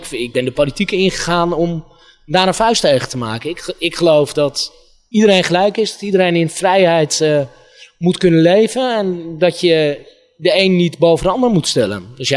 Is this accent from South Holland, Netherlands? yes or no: no; Amsterdam, North Holland, Netherlands; Ik vind echt dat het mijn dure plicht is als Amsterdammer met een beetje invloed en een podium.